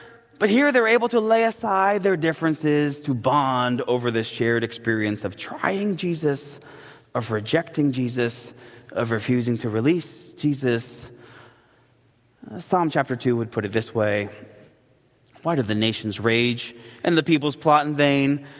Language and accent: English; Queens, New York, United States; I grew up in Queens. I'm a lifelong Mets fan.